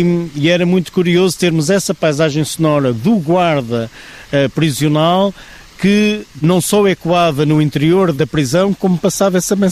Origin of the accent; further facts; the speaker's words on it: Mealhada, Aveiro, Portugal; eu fui criado com o comboio lá, na Quinta do Valongo, que já é concelho da Mealhada, portanto, a cerca de 1 hora daqui.